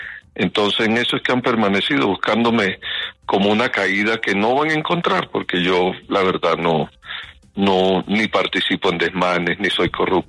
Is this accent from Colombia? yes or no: yes; Caribbean coast, Colombia; now in Bogotá, Colombia; Usted sabe que yo soy costeño y yo llevo 31 años en Bogotá